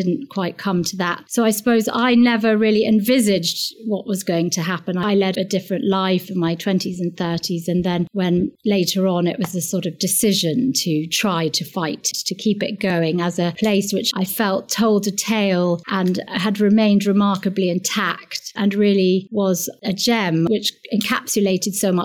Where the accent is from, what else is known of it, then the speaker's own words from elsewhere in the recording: London, United Kingdom; born there; I was born in London and we came back to live there when I was four.